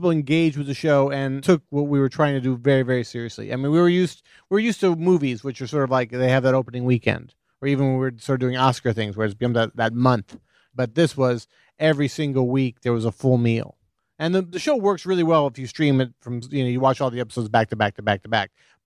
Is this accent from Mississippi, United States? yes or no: no; Indiana, United States; He was a professor from Indiana. I'm from Indiana, and I did not know this person whatsoever.